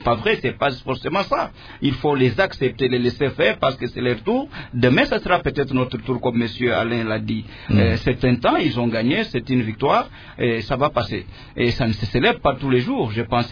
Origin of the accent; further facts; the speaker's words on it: DR Congo; construire notre pays tous ensemble en tant que Congolais.